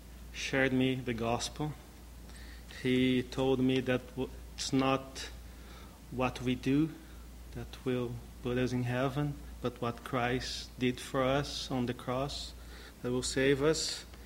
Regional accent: Brazil; English is a second language; now in Canada; I was raised, first of all, as a Catholic. I was raised in Brazil. My family, my father has a Italian background, and my mom a Portuguese background. So, as very much expected, a Catholic family. And I studied in a Catholic school

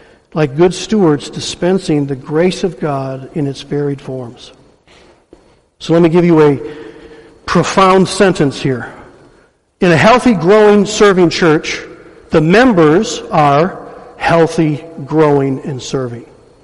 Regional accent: Detroit, Michigan, United States; born there; One, because I was born in Detroit, I want to see a church that is operating on all cylinders

